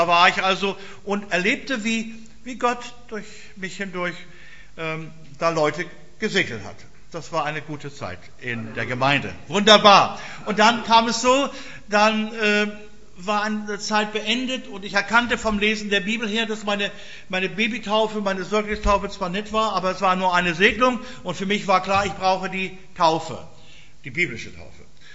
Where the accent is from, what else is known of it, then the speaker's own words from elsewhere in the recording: Northern Germany, Germany; Für mich als Norddeutscher sehr ungewohnt.